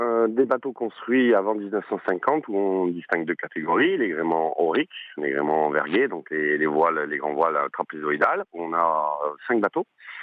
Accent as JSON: {"language": "French", "town": "Ajaccio", "region": "Corsica", "country": "France", "tie": "born or raised there", "said": "c'est chez moi au quartier, parce que j'ai grandi là-bas à Ajaccio, au Trotel."}